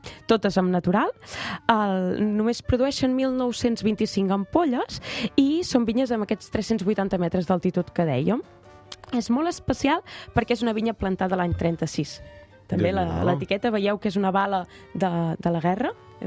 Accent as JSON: {"language": "Catalan", "region": "Catalonia", "country": "Spain", "said": "I tant, com a catalans i amants dels escumosos."}